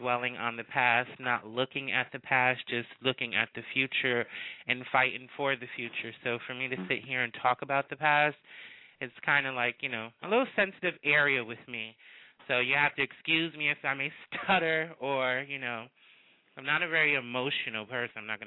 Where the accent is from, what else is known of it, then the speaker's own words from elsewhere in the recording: Paterson, New Jersey, United States; I grew up in Paterson, New Jersey. You know, I grew up not with a strong family. I'm half black, half Puerto Rican, and I was split among my Spanish side and my black side